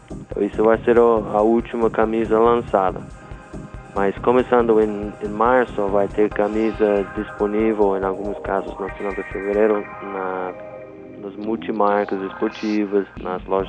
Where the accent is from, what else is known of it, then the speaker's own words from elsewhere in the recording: United States; Portuguese is a second language; Eu sou americano e eu tenho muito pergunta de meus amigos americanos